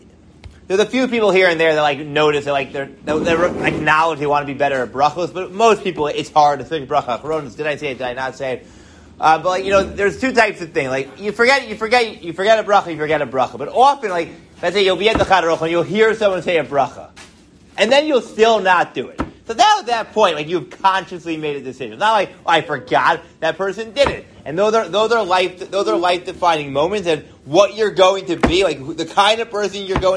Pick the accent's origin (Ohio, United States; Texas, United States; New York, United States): New York, United States; When I growing up like in New York, you know, beach wasn't like such like a thing.